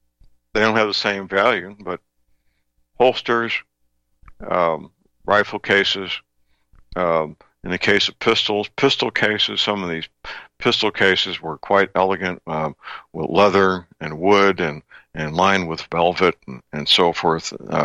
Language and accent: English; St. Louis, Missouri, United States; Missouri History Museum in Forest Park in St. Louis, my hometown, for decades they had a excellent collection of 19th century, early 20th century firearms